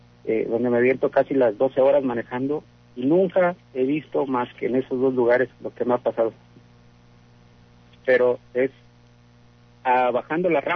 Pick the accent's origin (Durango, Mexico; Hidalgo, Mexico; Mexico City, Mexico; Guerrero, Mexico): Guerrero, Mexico; now in Aguascalientes, Mexico; Yo soy de Guerrero.